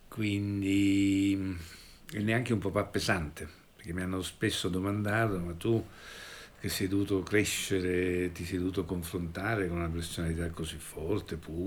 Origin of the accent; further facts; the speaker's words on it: Palermo, Sicily, Italy; perché quando ero piccolo io ero a Palermo